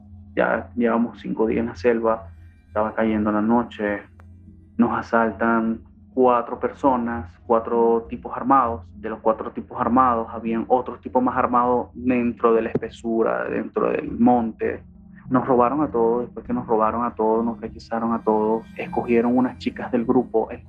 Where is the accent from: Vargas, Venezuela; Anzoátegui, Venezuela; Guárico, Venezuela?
Vargas, Venezuela; La Guaira; now in United States; soy venezolano de La Guaira, estado Vargas.